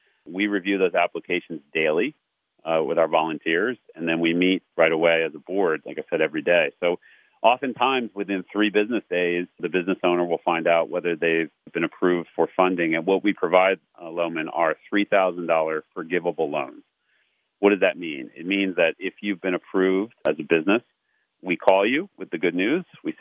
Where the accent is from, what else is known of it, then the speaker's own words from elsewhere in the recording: Pennsylvania, United States; When my dear friend who I grew up with in the Reading, Lancaster area